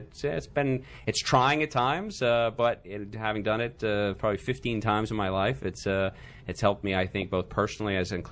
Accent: Hartford, Connecticut, United States; born there; also born or lived in Middle East / Africa; I was born in Hartford, Connecticut. I've lived in the Washington area the last 20 years, but actually spent my entire childhood growing up in the Middle East and Africa

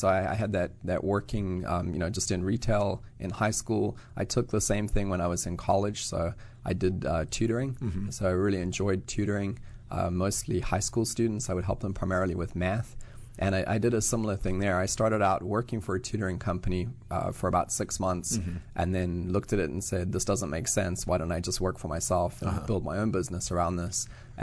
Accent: Johannesburg, Gauteng, South Africa; moved away as an adult; Grew up in South Africa, so Johannesburg. Went to school, did my undergraduate there.

